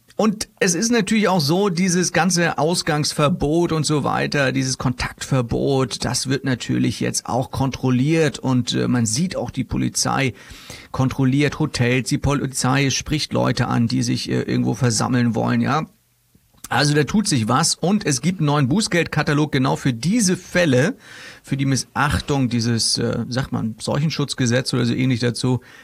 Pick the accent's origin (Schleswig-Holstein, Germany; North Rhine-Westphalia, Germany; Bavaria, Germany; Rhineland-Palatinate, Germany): Schleswig-Holstein, Germany; Kiel; Wir kennen das schon als Kieler.